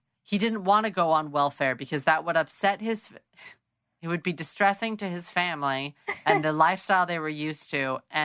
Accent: Germany; accent: German; Because of my accent? Because of the German accent?

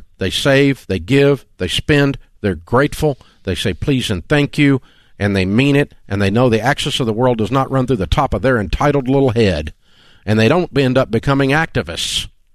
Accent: the South, United States; Yes, ma'am. No, ma'am. We're from the South. You're going to have manners.

